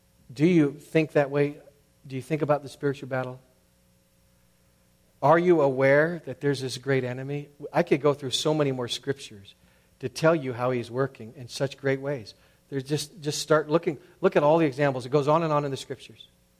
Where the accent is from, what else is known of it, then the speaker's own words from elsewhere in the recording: United States; And as an American Christian, I can tell you emphatically, much has been given to you.